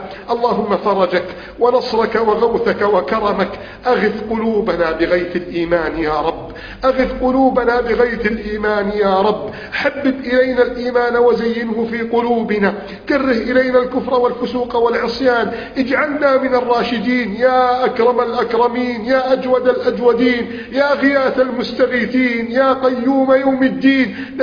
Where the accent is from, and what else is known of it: Egypt